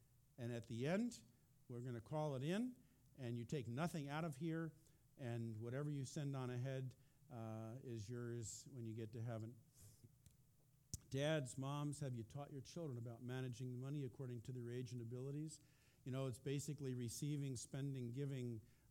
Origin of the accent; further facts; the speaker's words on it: East Coast, United States; We don't have hurricanes here. I grew up with them on the East Coast, though.